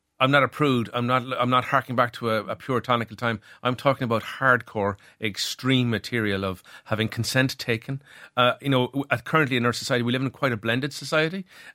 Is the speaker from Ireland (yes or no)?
yes; Cork, Munster, Ireland; I grew up in Cork